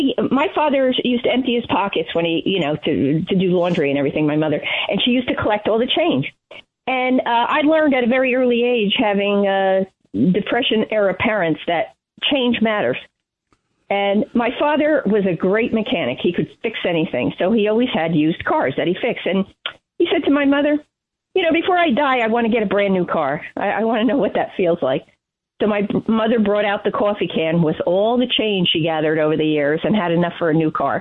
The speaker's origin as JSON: {"language": "English", "region": "New Jersey", "country": "United States", "said": "Yeah, I'm from Jersey, buddy."}